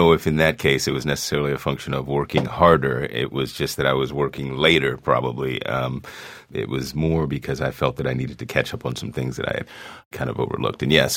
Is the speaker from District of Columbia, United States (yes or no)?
yes; Washington, District of Columbia, United States; But yeah, I mean, I grew up in Washington, D.C.